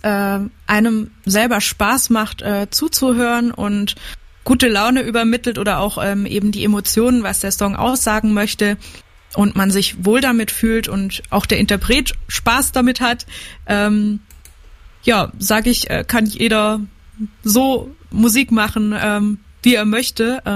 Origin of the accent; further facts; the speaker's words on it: Baden-Württemberg, Germany; Genau, also ich bin vom Bodensee aus dem Landkreis Konstanz bei Radolfzell unten. Ich versuche immer meinen Dialekt ein bisschen außen vor zu lassen